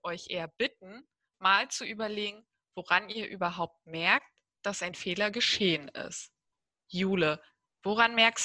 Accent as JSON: {"language": "German", "country": "Germany", "said": "Und darin sind wir Deutsche sehr gut."}